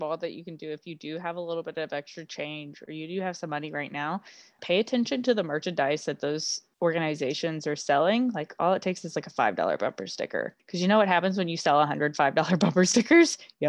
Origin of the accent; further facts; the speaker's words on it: Rogersville, Tennessee, United States; like my hometown, Rogersville, Tennessee, which is, I think their population is like under 3,000.